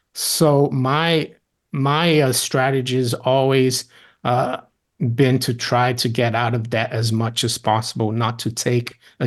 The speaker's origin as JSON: {"language": "English", "country": "Brazil", "tie": "born or raised there", "said": "I grew up in Brazil"}